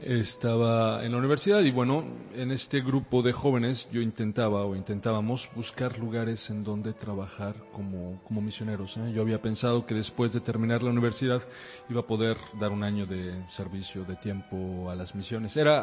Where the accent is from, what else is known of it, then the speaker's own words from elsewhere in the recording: Cuernavaca, Morelos, Mexico; Yo soy originario de Cuernavaca, en México.